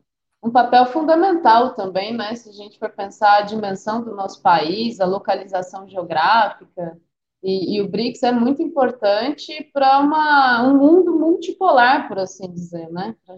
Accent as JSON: {"language": "Portuguese", "region": "Minas Gerais", "country": "Brazil", "said": "É só olhar lá para o estado de onde eu venho, né? Minas Gerais"}